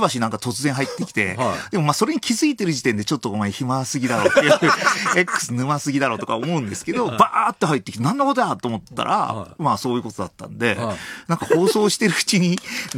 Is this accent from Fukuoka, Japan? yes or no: no; Ibaraki, Japan; also born or lived in Kanagawa; 生まれ神奈川なんですよ。すぐ茨城に行っちゃったんですけど、